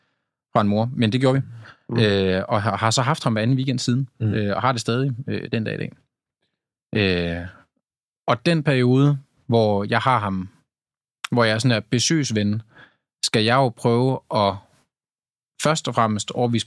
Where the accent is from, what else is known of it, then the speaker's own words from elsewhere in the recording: Tylstrup, North Denmark Region, Denmark; når jeg var hjemme i Tylstrup, hvor jeg kom fra, en lille bitte landsby